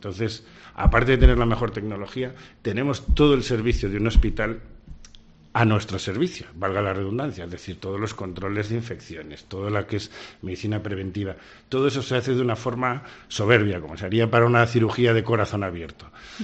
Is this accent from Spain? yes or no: yes; Spain; Pero es que somos españoles.